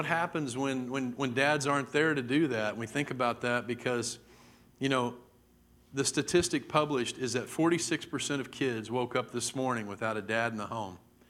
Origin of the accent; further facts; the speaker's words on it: Mesquite, Texas, United States; I grew up in Mesquite, and I can remember I went to a little school, Rutherford Elementary, and we lived right across the street from Rutherford, right across the field.